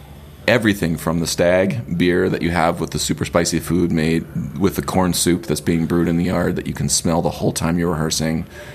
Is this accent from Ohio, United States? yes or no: yes; Ohio, United States; Because I was a kid from Ohio who went and played steel band gigs and made $400 every time I did.